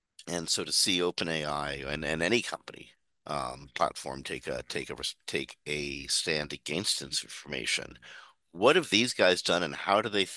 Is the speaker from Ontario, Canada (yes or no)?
yes; Toronto, Ontario, Canada; Geoffrey Hinton is from University of Toronto. My hometown.